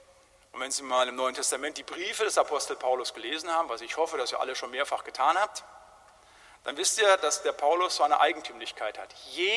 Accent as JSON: {"language": "German", "region": "North Rhine-Westphalia", "country": "Germany", "said": "da wo ich herkomme, in den Gemeinschaftskreisen des Siegerlandes, da ist es grundsätzlich so gewesen"}